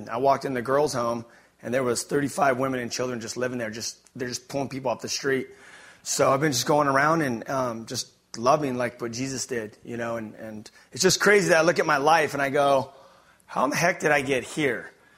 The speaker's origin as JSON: {"language": "English", "region": "California", "country": "United States", "said": "I look a little bit different than you guys. I'm from California, so that's all right."}